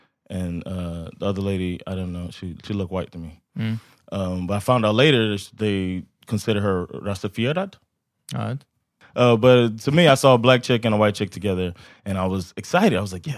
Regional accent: United States; and I'm from the States where open mic is

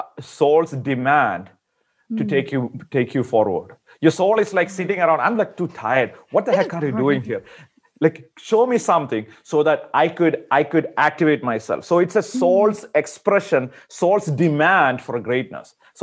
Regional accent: India; I'm from India originally.

